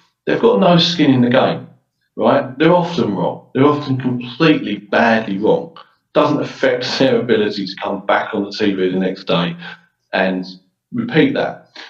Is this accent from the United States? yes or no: no; United Kingdom; I personally, as a Brit